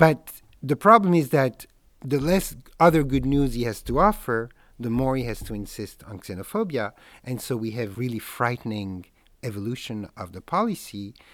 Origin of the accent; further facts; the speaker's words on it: Belgium; also born or lived in New York; now in France; I'm from Belgium originally, and then from then I went to New York and I studied there, and then came to France after that.